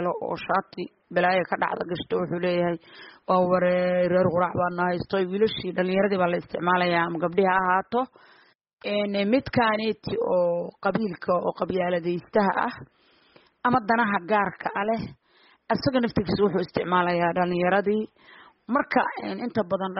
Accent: Galmudug, Somalia; reer Bullaani reer Galmudug baynu nahay

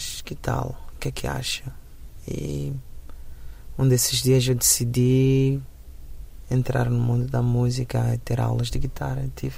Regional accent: Mozambique; now in United States; Ou com orgulho maior do que eu tinha quando vivia em Moçambique.

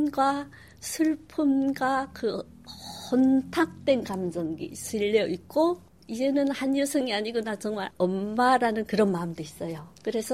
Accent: North Korea; now in South Korea; 저는 탈북민이지만 남한에 정착한 시 남한 사회의 한 이론이고 한 성원이긴 하지만 아직도 그 우리 그 정체성, 개체성에는 고향이 북한이라는 그 색깔이 완전히 이렇게 동화되진 않아 있어요. 내 색깔은 아직 있어요.

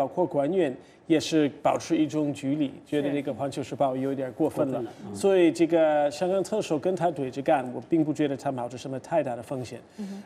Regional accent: United States; Chinese is a second language; 所以作为一个美国人，我考虑这些问题

